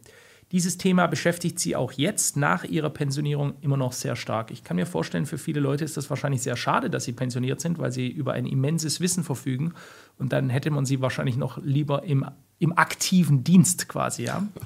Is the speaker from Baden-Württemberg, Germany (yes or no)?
yes; Baden-Württemberg, Germany; ich bin ja Schwabe, aus dem Schwäbischen gibt es einen alten Spruch